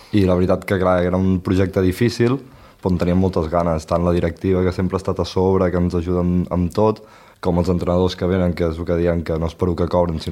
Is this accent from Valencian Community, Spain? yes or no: no; La Batllòria, Catalonia, Spain; tenim un parc natural aquí al peu de la Batllòria que és molt maco